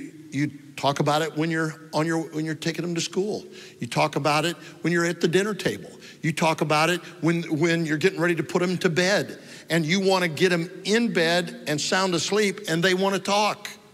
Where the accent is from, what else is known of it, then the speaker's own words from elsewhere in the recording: Omaha, Nebraska, United States; now in Texas, United States; So I said I grew up in Omaha, Nebraska, and even though I've been in Texas since 1977, guess where my home is?